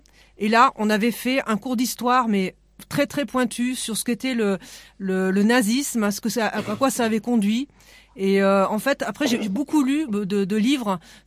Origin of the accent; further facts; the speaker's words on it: Voiron, Auvergne-Rhône-Alpes, France; je suis originaire d'un quartier populaire de Voiron, donc je suis d'origine d'une famille très modeste.